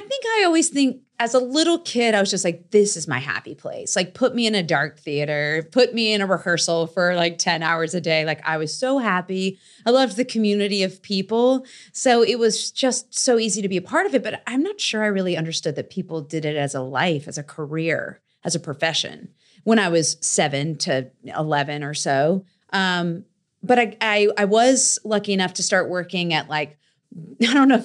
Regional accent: Raleigh, North Carolina, United States; I mean, I grew up, you know, in Five Points.

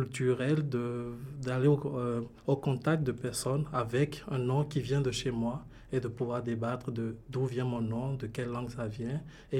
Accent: Benin; now in Markham, Canada; Je viens du Bénin. Je suis béninois. Je vis actuellement à Toronto, mais plus exactement à Macam, en une vingtaine de minutes de Toronto.

